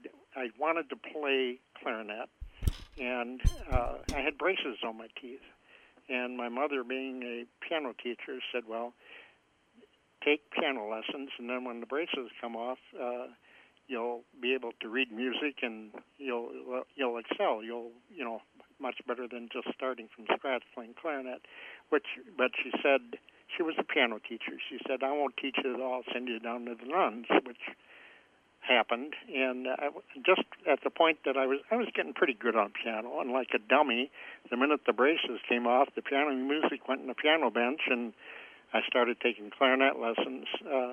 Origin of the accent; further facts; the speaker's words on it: Sleepy Eye, Minnesota, United States; I was born and raised in Sleepy Eye, Minnesota. It was 14 miles west of New Ulm.